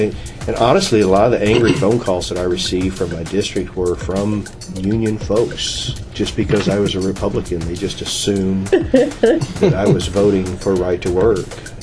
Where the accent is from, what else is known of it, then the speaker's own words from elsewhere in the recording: Louisiana, United States; I'm from Louisiana. It's a right-to-work state, so I get right-to-work.